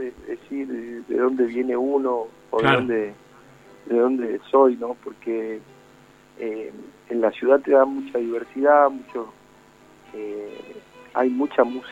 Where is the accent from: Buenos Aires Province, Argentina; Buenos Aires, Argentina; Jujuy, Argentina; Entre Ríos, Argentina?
Jujuy, Argentina; contar un poco lo que es mi tierra, mi provincia, su diversidad cultural, su música